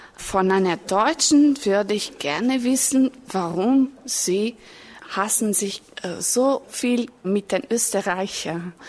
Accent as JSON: {"language": "German", "country": "Italy", "second_language": "German", "lives_now": "Germany", "said": "Ich komme aus Italien und ich bin 1983 geboren und ich arbeite als Comenius-Assistentin hier in Deutschland. Ich lerne Deutsch, weil ich Fremdsprachen liebe"}